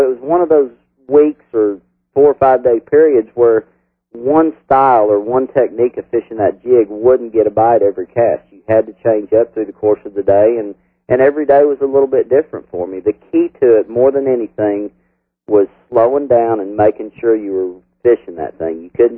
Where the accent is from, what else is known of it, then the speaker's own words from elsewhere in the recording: Missouri, United States; I grew up in Missouri, in the southern part of Missouri, outside Branson on Table Rock Lake.